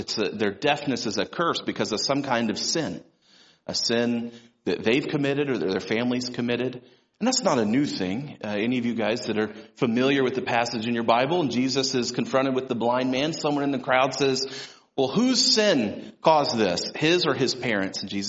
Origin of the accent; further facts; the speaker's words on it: Louisiana, United States; I grew up in Louisiana, as I mentioned. So I had a really strong accent, but I've worked really hard to get out of that.